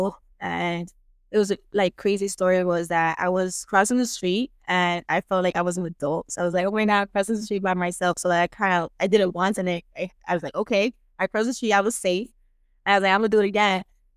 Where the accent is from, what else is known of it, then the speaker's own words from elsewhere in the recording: New Jersey, United States; I was born in New Jersey, the state of New Jersey, born and raised.